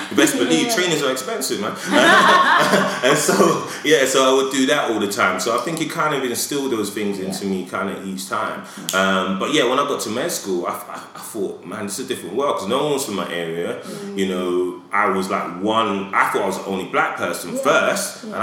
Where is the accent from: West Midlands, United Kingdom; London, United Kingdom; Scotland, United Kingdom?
London, United Kingdom; Edmonton; And I grew up in Edmonton, you know, so like, where we were, yeah.